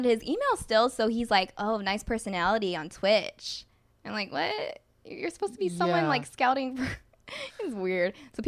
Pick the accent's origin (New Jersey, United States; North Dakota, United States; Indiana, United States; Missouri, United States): Indiana, United States; When I first moved here, I wanted to just be friends with everyone because I'm from Indiana.